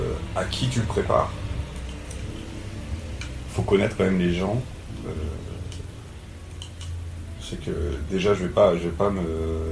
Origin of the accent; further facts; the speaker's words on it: Villeurbanne, Auvergne-Rhône-Alpes, France; Je suis français. Ok. J'ai vécu à Villeurbanne toute mon enfance.